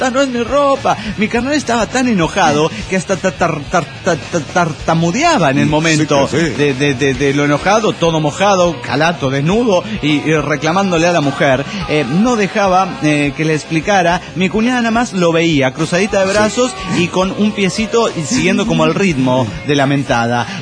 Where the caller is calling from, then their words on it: Santa Clara, California, United States; desde Santa Clara, California.